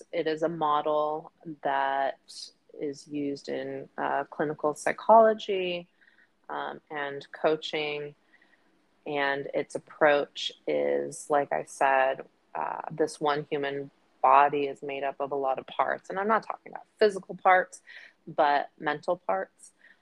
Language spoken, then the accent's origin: English; Los Angeles, California, United States; So I grew up here in Los Angeles, California, and I live with my favorite little doggy, and he's my best bud. I was born and raised here and grew up with immigrant parents